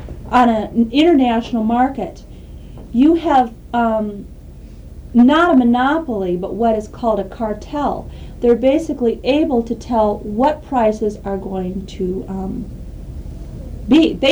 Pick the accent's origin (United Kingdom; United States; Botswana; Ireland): United States; South Dakota; Well, we come from South Dakota